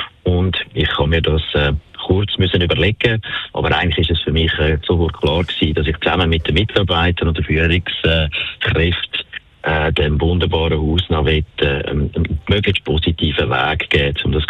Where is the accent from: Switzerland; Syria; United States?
Switzerland; Zurich; born there; ich bin in Zürich geboren.